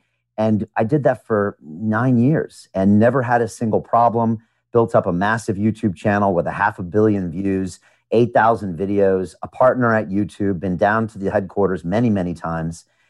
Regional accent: United States; You know, I mean, I grew up in America and that's not okay. You know, freedom of speech is in my DNA.

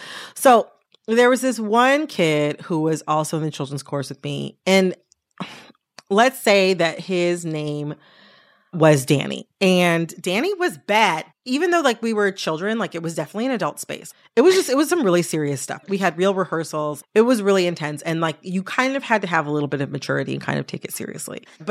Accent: Detroit, Michigan, United States; also born or lived in Washington, United States; I lived in Washington, D.C. and I survived. You're right about that. That part is true. I'm from the Detroit area.

